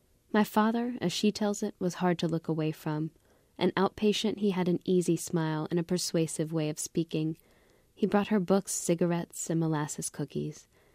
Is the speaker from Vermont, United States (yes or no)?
yes; Bloomfield, Vermont, United States; I was raised in Bloomfield, another nowhere town in the Northeast Kingdom in Vermont.